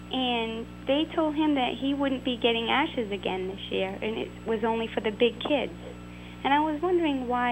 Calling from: Coventry, Rhode Island, United States; I'm from Coventry, Rhode Island.

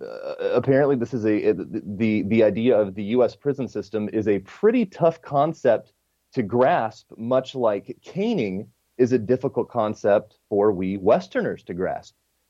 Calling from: Ohio, United States; I'm up in Ohio.

